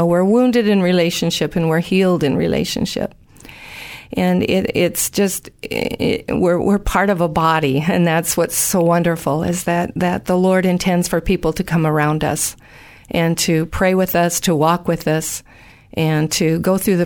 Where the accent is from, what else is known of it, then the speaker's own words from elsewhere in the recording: United States; now in Australia; Okay, well, I'm from the States.